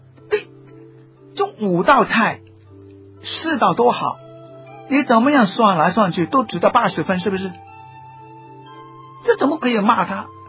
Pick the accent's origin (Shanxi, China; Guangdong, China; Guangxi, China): Guangdong, China; 我们广东人更糟糕的